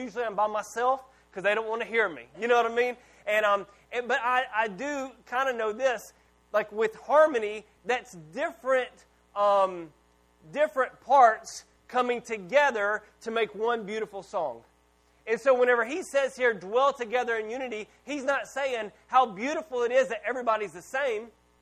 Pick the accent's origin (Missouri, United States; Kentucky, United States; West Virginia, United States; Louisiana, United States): Louisiana, United States; I'm from Louisiana, and so I love Cajun food.